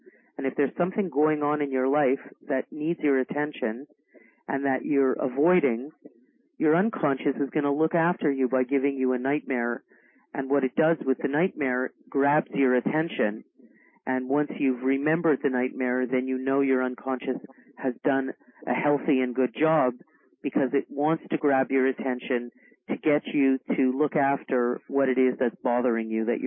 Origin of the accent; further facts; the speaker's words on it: Montreal, Quebec, Canada; I'm from Montreal.